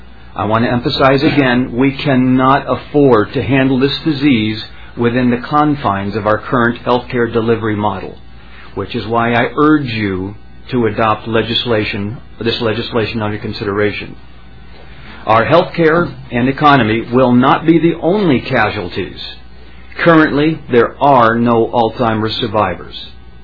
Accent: Lakeville, Minnesota, United States; I'm from Lakeville, and I'd like to thank you for hearing me on this important issue. I speak to you today as a former nursing home owner, administrator, and fellow Minnesotan

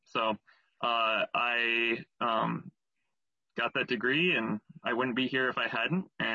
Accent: Donnelly, Minnesota, United States; which is just down the road from where I grew up in Donley, Minnesota.

